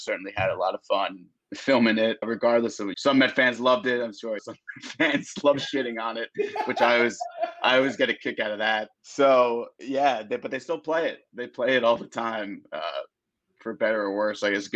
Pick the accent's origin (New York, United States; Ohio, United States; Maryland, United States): New York, United States; Long Island; My dad was an Islander fan in the 80s, but, like, I grew up on Long Island. It's a 15-minute drive to the Coliseum.